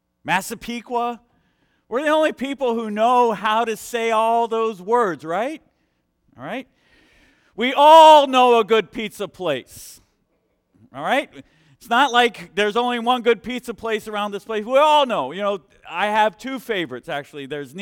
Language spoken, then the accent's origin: English; Colombia; now in Long Island, United States; I was born in Columbia, South America, but I've lived here 26 years.